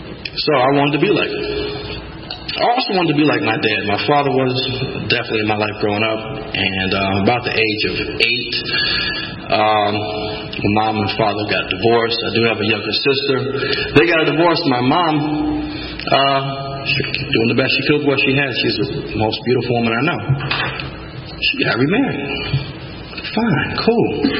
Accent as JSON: {"language": "English", "town": "Milwaukee", "region": "Wisconsin", "country": "United States", "said": "I'm from Milwaukee, Wisconsin, so a lot of y'all down here would probably call me a Northerner, a Yankee."}